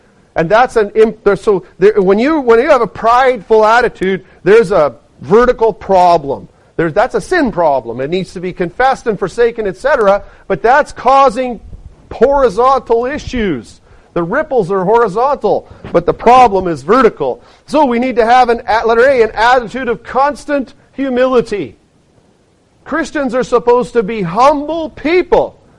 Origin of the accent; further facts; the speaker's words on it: British Columbia, Canada; I remember growing up in the West Chilcotin